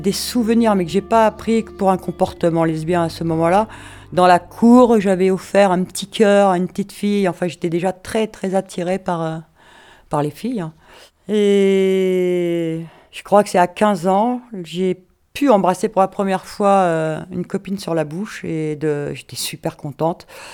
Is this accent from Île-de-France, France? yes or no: yes; Paris, Île-de-France, France; Moi, je suis née à Paris, j'ai grandi à Paris. Dans les années 85, je suis arrivée dans le Tarn